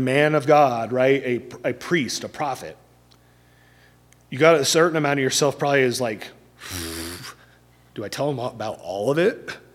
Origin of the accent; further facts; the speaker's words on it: California, United States; also born or lived in Hawaii; Where I grew up in California, didn't see them at all. Luckily, I lived in Hawaii for a lot.